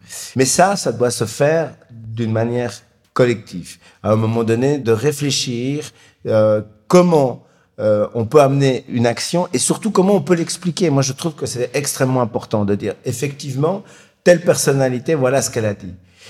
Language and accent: French; Spain; je viens d'un pays qui se pose ces questions, puisque je suis originaire de l'Espagne